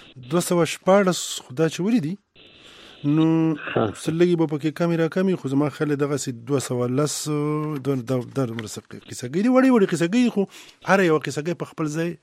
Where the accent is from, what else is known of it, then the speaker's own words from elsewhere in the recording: Peshawar, Khyber Pakhtunkhwa, Pakistan; moved away; زه خپل د پېښور نه بهر یم ډېره موده وشوه